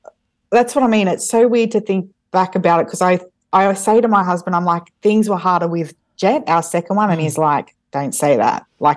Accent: Wagga Wagga, New South Wales, Australia; also born or lived in Brisbane; We were only in Brizzy for, I think, 2.5 years, and then we went back to – We're from Wagga, so we went back to Wagga.

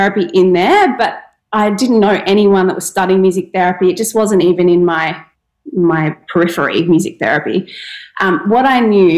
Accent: Brisbane, Queensland, Australia; So I grew up in Brisbane, but I have Tasmanian family.

